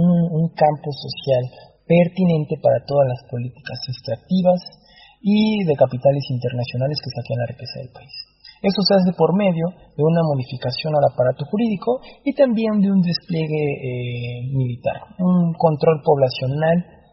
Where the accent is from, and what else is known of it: Mexico